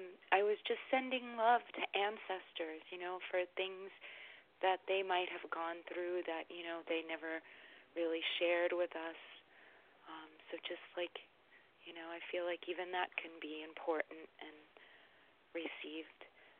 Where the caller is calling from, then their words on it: New York, United States; I'm in New York.